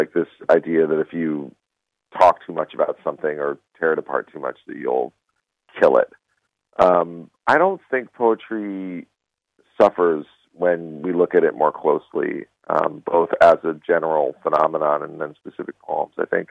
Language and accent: English; United States; And I personally, as an American Jew, find that upsetting that that's in the poem.